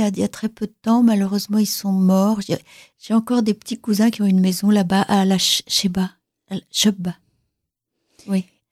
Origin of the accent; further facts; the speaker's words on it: Sfax, Sfax Governorate, Tunisia; born there; Moi, je suis née en Tunisie.